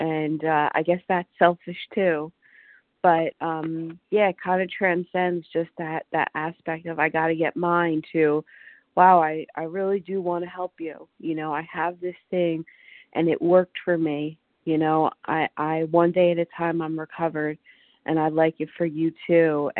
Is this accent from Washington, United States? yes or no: yes; Washington, United States; recovered, and I am from Washington State.